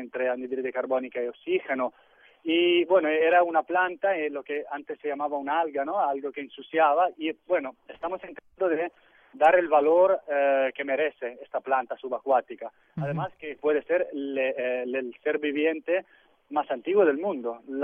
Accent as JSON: {"language": "Spanish", "country": "Italy", "said": "somos un pueblo mediterráneo, tanto el español como el italiano, como que es el mío"}